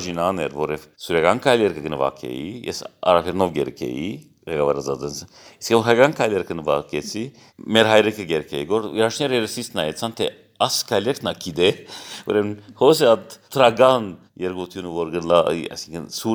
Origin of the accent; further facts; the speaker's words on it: Damascus, Damascus Governorate, Syria; որովհետև իմ հայրը եւ մայրը Դամասկոս ծնած են, ես Դամասկոս ծնած եմ, իմ դադիկներ մեծ հայրս, մեծ մայրս եկած են ասպանության ադեն Սուրիա եւ ոհմտեղ ծանոթացած ընտանիք կազմած են։